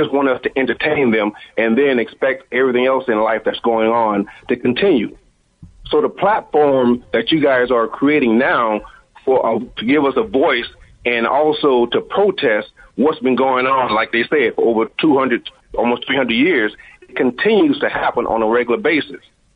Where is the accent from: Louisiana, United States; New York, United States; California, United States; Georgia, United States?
Louisiana, United States; Just like back in the South, I'm born and raised in Louisiana, and growing up, that was a real big issue as far as racism is concerned.